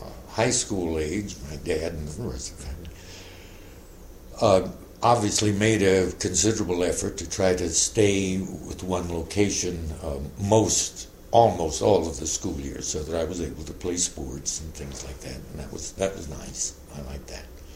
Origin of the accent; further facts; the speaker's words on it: Muncie, Indiana, United States; born there; I was born in Muncie, Indiana.